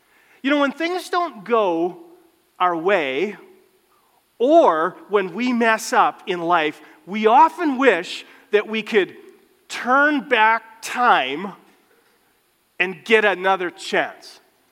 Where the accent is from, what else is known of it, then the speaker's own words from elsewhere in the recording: Winnipeg, Manitoba, Canada; Last night, I saw just a little snippet of my hometown, the Winnipeg Jets.